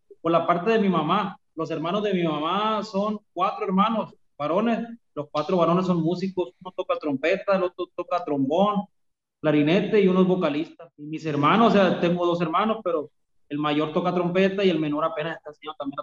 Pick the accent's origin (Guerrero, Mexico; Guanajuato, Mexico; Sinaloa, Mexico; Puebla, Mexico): Sinaloa, Mexico; Coyotitán; Y soy de Coyotitán, Sinaloa, originario de Coyotitán, Sinaloa. Coyotitán, municipio de San Ignacio, Sinaloa.